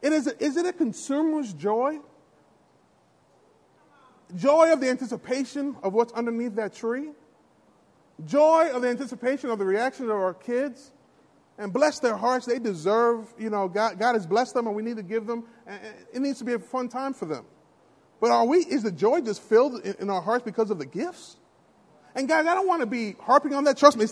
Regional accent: New York, United States; Y'all know I'm originally from New York.

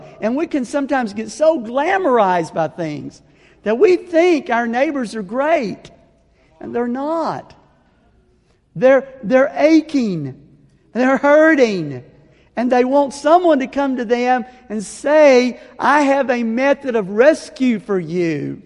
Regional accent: the South, United States; And I'm not being ashamed of growing up in the South. Because God in His made my genes male genes. God made my genes white genes. And by the grace of God, I was born in the South.

